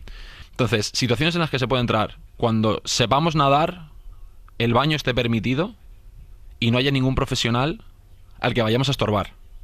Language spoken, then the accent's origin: Spanish; San Sebastián, Basque Country, Spain; Igual para nosotros, que somos de Donosti, pues es muy evidente.